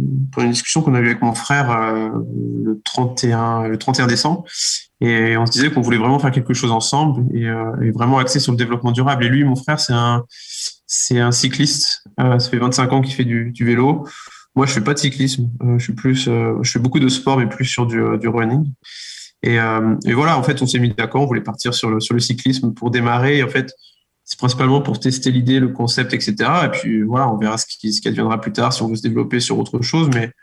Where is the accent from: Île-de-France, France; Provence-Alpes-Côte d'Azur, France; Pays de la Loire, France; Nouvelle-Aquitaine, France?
Pays de la Loire, France; Mayenne; also born or lived in Laval; Je suis mayennais, je suis né donc à Mayenne il y a 32 ans, bientôt 33.